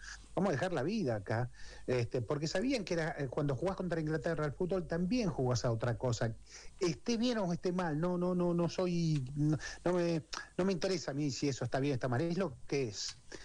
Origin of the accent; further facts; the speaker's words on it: Argentina; es como que negar que somos argentinos.